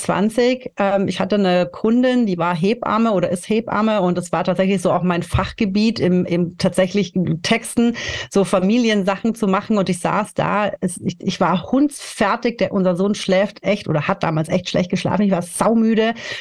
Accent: Munich, Bavaria, Germany; moved away as an adult; irgendwann mal sind wir dann eben von München weggezogen, von meiner Heimatstadt

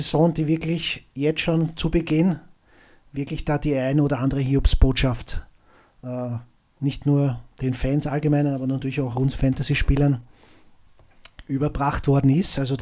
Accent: Vienna, Austria; es gibt immer was zu tun und die Technik ist ein Hund, wie man bei uns in Wien sagt.

